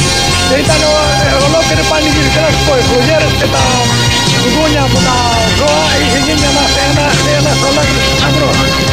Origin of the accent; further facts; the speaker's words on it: Kefalio, Peloponnese, Greece; Το χωριό μου λέγεται Κεφαλιού, που βγάζει ανθρώπους και βάζει μενού, είναι κάτω στην Εθνία. 20 χιλιόμετρα από την Καλαμάτα.